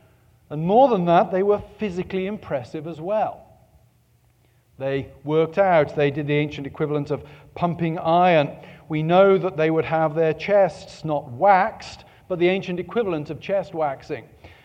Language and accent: English; England, United Kingdom; I come from England. To be anybody in England, you have to come from an ancient family.